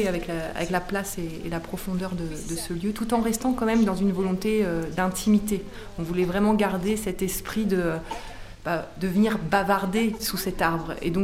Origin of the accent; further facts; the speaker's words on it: Belgium; moved away as an adult; now in France; moi, je viens de Belgique. Donc, je suis arrivée en France 4 jours avant le premier confinement, en mars 2020.